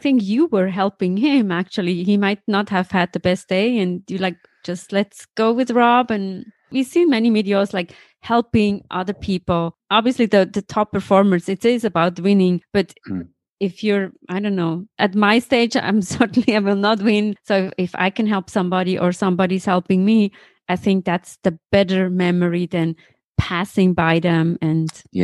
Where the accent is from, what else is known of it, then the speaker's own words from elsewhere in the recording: Thun, Bern, Switzerland; see you in my hometown, Thun. Thun. It's spelled like a cartoon.